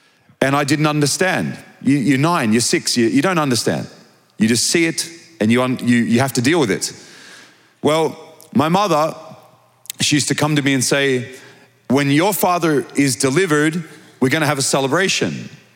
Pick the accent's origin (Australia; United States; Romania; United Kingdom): Australia; I'm from Australia.